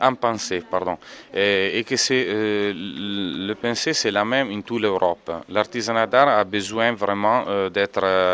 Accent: Italy; French is a second language; je viens d'Italie avec des autres artisans d'art

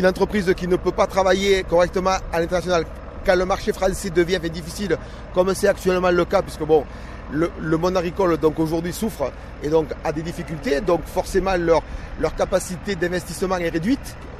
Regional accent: Sète, Occitanie, France; je suis originaire de Sète, 40 km d'ici, ça fait 30 ans que je travaille ici

